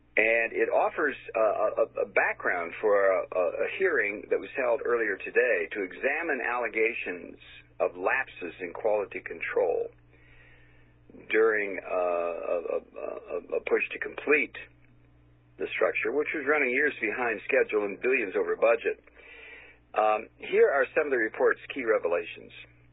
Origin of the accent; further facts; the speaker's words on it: Toledo, Ohio, United States; I grew up in Toledo, Ohio, the glass city, Toledo, Ohio, glass capital of the world